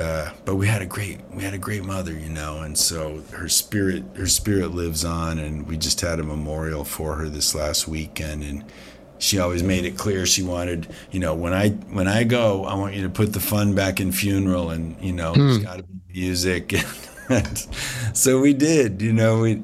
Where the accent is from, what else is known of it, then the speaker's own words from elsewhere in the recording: New Hampshire, United States; also born or lived in Canada; She got divorced. We moved from Canada down to New Hampshire